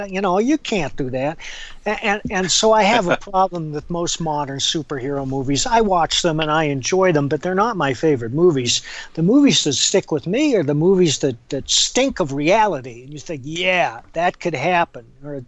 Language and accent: English; South Dakota, United States; I got my first gun when I was 12 years old, a 410 shotgun, because I grew up in South Dakota and we would hunt pheasant.